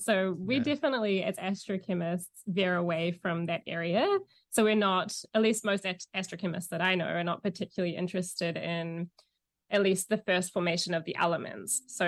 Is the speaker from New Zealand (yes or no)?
yes; New Zealand; accent: New Zealand; moved away as an adult; So I grew up in New Zealand, and you maybe can catch a little bit of the accent. I've been out of New Zealand for 10 years now, so it's fading, but still a little bit there.